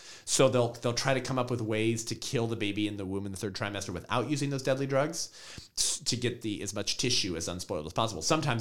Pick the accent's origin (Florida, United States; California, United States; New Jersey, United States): California, United States; She was the attorney general in California, in my home state at the time.